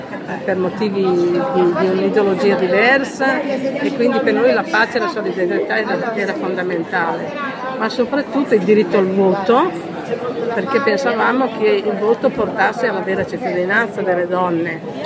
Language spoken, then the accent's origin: Italian; Ferrara, Emilia-Romagna, Italy; Io sono un'emiliana, sono di Ferrara, quindi la mia regione è fortissima.